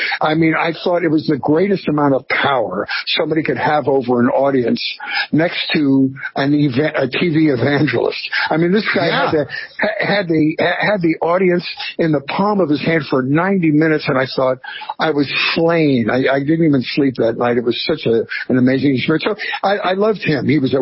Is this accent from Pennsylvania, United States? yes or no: yes; Pennsylvania, United States; I was born and raised outside Philadelphia.